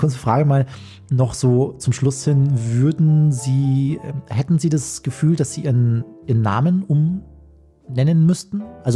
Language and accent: German; Bavaria, Germany; ja, bei uns im Chiemgau konnte man das auch, weil das auch noch gesunde Eiszapfen waren.